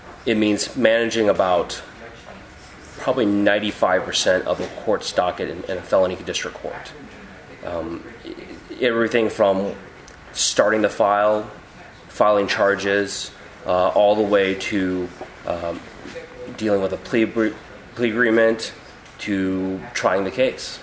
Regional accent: Houston, Texas, United States; when I was when I grew up in Houston, you know, I was raised Christian.

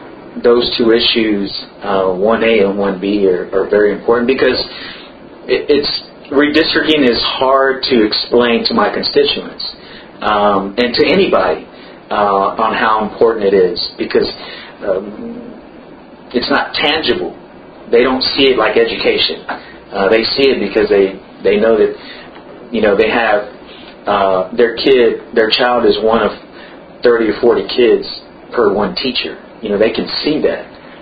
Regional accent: Texas, United States; born there; I'm an American citizen. I was born here. Many of us are American citizens. We're, you know, we just so happen to have roots in Mexico or Latin America

